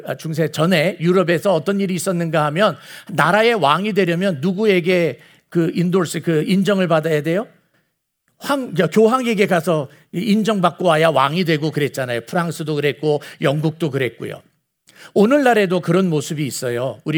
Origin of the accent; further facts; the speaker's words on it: South Korea; now in United States; 우리는 한국 사람들이고 물론 미국에서 태어난 우리 2세들도 이 자리에 계십니다만은